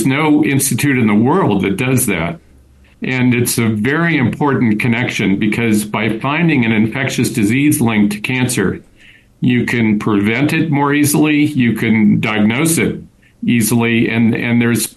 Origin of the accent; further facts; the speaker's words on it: United States; now in Johannesburg, South Africa; obviously I'm an American